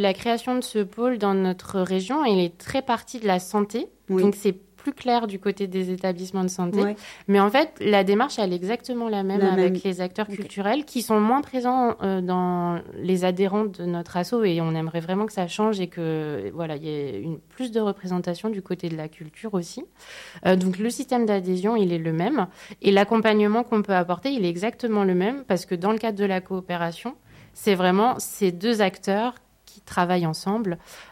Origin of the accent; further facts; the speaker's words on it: Nancy, Grand Est, France; un groupe d'artistes nancéens que je connais, qui est ma région d'origine.